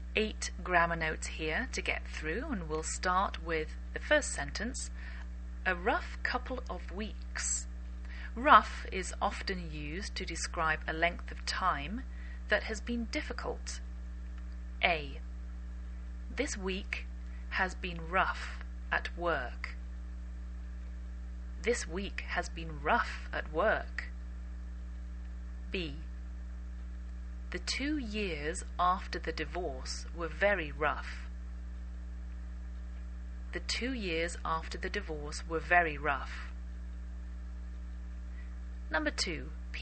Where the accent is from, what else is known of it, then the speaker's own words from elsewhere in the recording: England, United Kingdom; I'm English, and I bring you A Cup of English twice a week